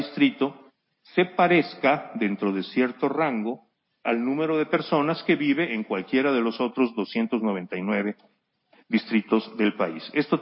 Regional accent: Yucatán, Mexico; San Luis Potosí es uno de ellos, Yucatán, de donde yo vengo, es otro.

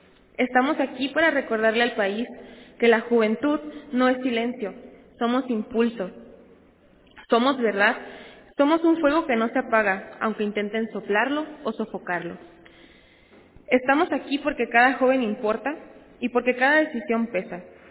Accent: Puerto Peñasco, Sonora, Mexico; tengo 19 años, soy orgullosamente sonorense, del lindo Puerto Peñasco, Sonora, donde el desierto y mar topan

